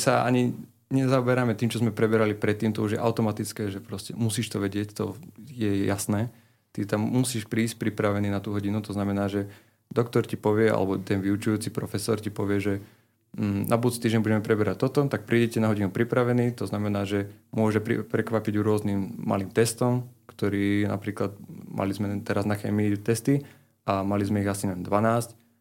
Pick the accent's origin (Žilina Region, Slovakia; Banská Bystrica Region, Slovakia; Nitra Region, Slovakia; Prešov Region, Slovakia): Žilina Region, Slovakia; Lisková; ako ma Martin predstavil. Som z Liskovej, čiže dedina pri Ružomberku. A študujem všeobecné lekárstvo na Univerzite Komenského v Bratislave.